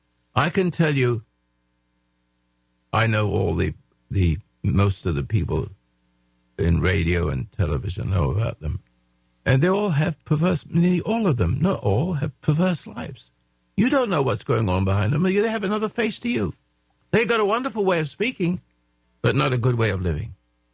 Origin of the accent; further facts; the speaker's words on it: England, United Kingdom; accent: English; now in Grants Pass, United States; I still got my English accent.